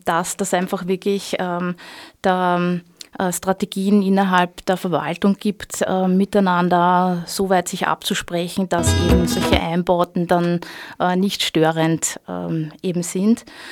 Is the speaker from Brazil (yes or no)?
no; Austria; oder bei uns in Österreich gibt es halt auch die Ausnahmen mit 30 km/h